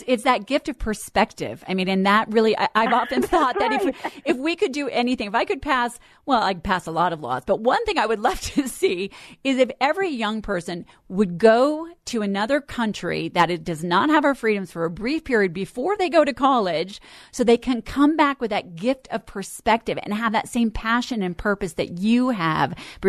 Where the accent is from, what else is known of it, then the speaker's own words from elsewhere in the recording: Colorado, United States; I grew up in Colorado on Lowry Air Force Base, the lap of liberty.